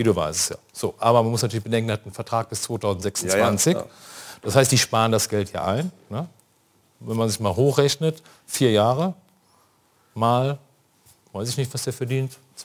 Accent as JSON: {"language": "German", "town": "Cologne", "region": "North Rhine-Westphalia", "country": "Germany", "said": "Boah, als Kölner über Gladbach zu reden, ist schon extrem schwierig."}